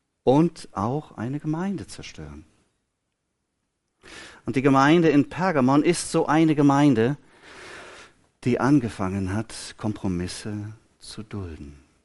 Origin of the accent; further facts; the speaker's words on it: North Rhine-Westphalia, Germany; Das ist die Staudammbrücke von der zweitgrößten Trinkwassertalsperre Deutschlands, der Dünntalsperre. Meine Heimat.